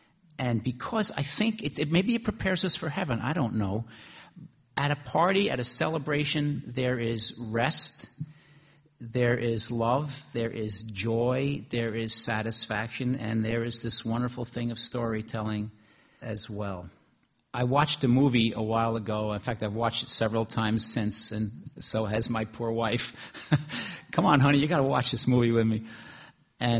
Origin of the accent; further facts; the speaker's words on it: New Jersey, United States; And then I remember at a youth retreat that I went to when I grew up in New Jersey